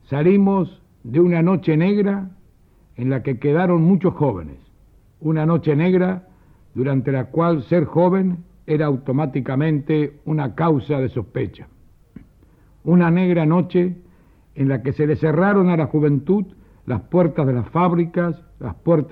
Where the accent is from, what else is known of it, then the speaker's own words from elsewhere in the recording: Argentina; Lo que sí me interesa como socialista y como argentino